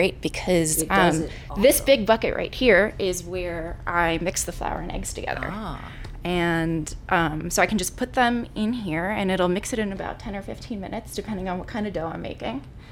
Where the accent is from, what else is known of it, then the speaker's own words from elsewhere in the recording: New York, United States; My family is from Europe. They're from Croatia. So I grew up in New York making pasta when I was a kid with my grandmothers.